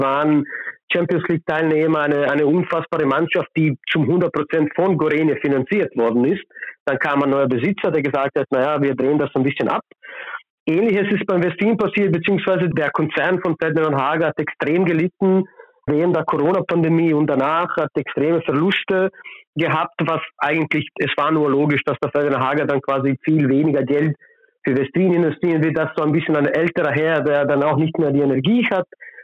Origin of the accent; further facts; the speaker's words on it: Maglaj, Federation of Bosnia and Herzegovina, Bosnia & Herzegovina; ich komme ursprünglich aus Maglaj, das ist eine ganz kleine Stadt in Bosnien und Herzegowina.